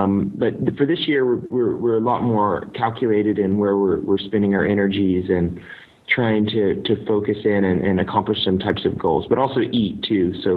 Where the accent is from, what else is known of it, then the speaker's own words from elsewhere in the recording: United States; I mean, I'm American. A few of us are American on the team.